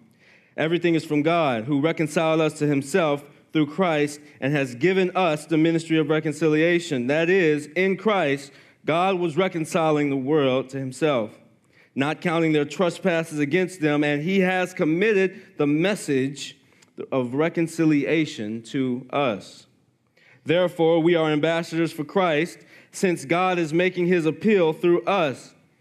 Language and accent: English; Miami, Florida, United States; now in Clermont, United States; And so me and my wife, we grew up in Miami, Florida, and moved up to Central Florida in 2013.